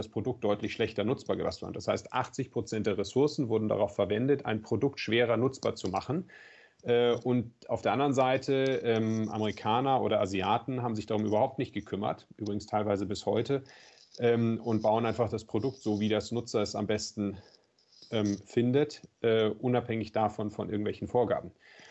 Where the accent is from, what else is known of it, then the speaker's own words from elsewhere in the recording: Southern Germany, Germany; Ich bin ja im Süden groß geworden, in der Nähe von den Bergen.